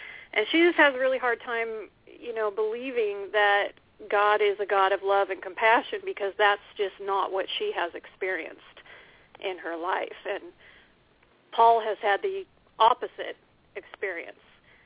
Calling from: California, United States; I am calling from crazy California.

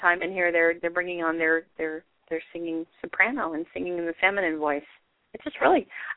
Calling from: Riverside, California, United States; And I am calling from Riverside, California, sunny Riverside, California, and we welcome you to the show.

